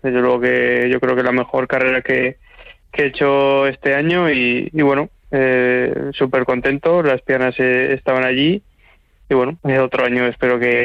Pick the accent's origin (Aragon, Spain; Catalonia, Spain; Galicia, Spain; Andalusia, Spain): Aragon, Spain; nos hemos juntado los cuatro que no solo somos de Aragón, sino de la misma provincia, de una edad muy parecida.